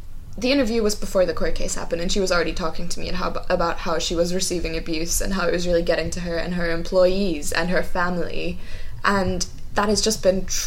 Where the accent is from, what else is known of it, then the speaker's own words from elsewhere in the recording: Germany; we're from Germany